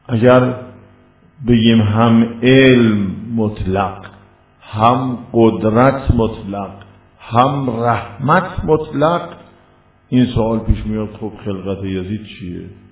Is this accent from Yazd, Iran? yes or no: yes; Yazd, Iran; مام که اصالتا یزدی هستیم